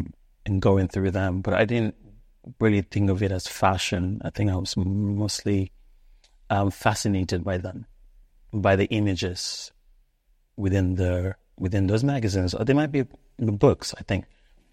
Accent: Sierra Leone; born there; I think I was born in Sierra Leone

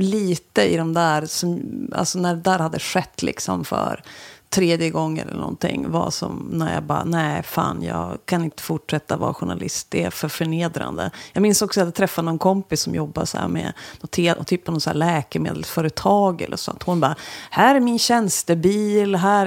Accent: Frösund, Jämtland County, Sweden; Nej, jag är från Frösund. Det ligger liksom precis vid Östersund.

